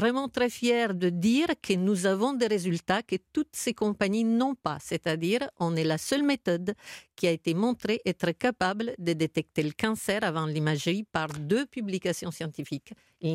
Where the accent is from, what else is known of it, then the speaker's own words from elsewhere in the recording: Italy; now in France; je suis italienne d'origine, que la France m'a donnée